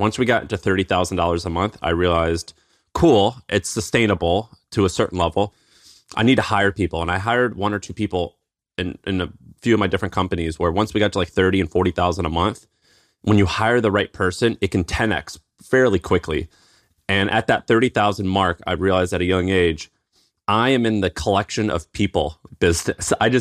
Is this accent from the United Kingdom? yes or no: no; Tennessee, United States; accent: twang; And I had a little bit of a twang, you know, and people would kind of tease me. And I told them I'm from Tennessee